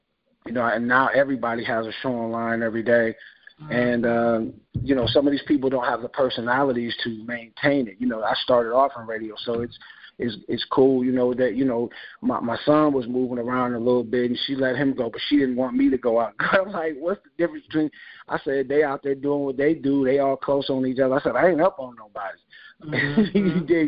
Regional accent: Cleveland, Ohio, United States; I'm from Cleveland, Ohio.

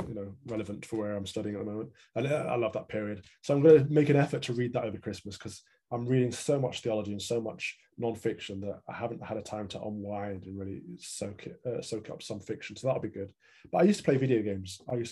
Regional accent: Midlands, United Kingdom; Well, I'm from the Midlands. So I've spent a lot of time in the middle of the country

